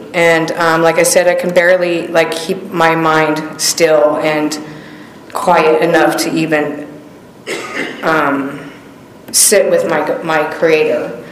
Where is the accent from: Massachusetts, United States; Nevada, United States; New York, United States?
Nevada, United States; Las Vegas; Straight ghetto west side. Anyways, I was born and raised in Vegas